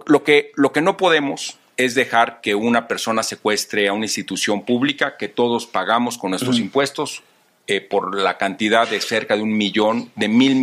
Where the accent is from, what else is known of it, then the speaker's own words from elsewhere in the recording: Mexico City, Mexico; Y luego nos vinimos a la Ciudad de México. Yo llegué a la Ciudad de México a los 6 años de edad.